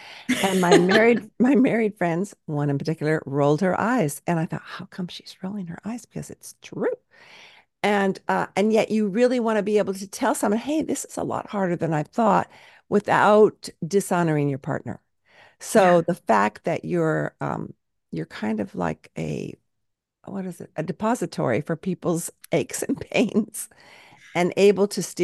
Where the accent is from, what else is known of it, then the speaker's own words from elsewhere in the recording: San Luis Obispo, California, United States; now in Dallas, United States; I'm from San Luis Obispo, so we get down there as often as we can. That's wonderful. Okay, yeah. Dallas now